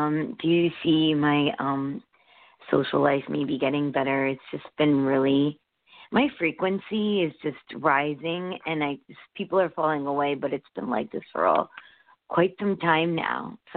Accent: Connecticut, United States; Yeah. Connecticut.

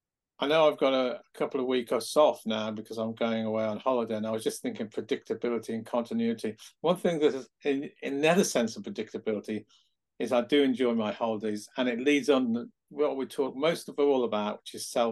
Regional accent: Brecon, Wales, United Kingdom; born there; Well, I was born in Wales. I was born in Brecon.

